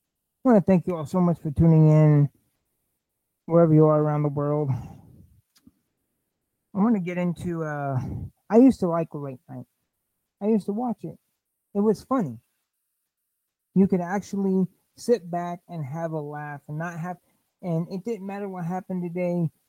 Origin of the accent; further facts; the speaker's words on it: United States; I don't know. I'm just an American. And I'm a human.